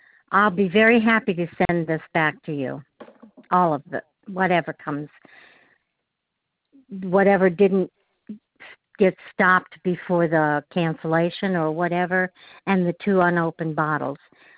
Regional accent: Illinois, United States; born there; now in New York, United States; Yeah, I was born in Illinois. Wish I'd stayed there. New York is so expensive.

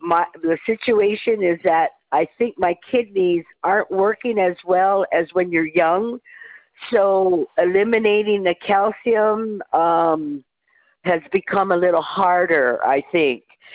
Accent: Hawaii, United States; I grew up in Hawaii, and it's generally a warmer temperature, right, all year round.

